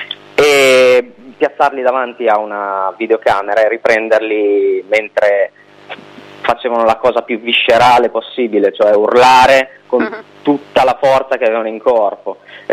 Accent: Bologna, Emilia-Romagna, Italy; noi siamo di Bologna

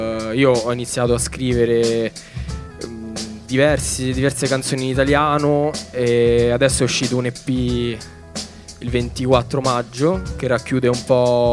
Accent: Trebisacce, Calabria, Italy; Vengo dalla Calabria, da un paesino di 10.000 abitanti in provincia di Cosenza che si chiama Trebisacce.

